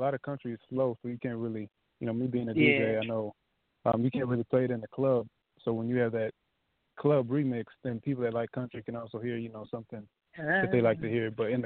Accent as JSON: {"language": "English", "town": "Des Moines", "region": "Iowa", "country": "United States", "also_born_or_lived": "Michigan", "said": "I'm from Des Moines, Iowa. Born in Michigan, but I've been in Des Moines for a while, so I just say I'm from Des Moines, Iowa."}